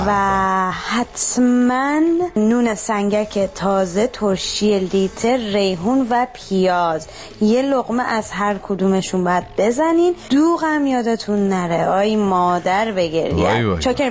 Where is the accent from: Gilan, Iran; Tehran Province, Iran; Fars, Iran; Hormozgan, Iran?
Tehran Province, Iran; Tehran; من از تهرانم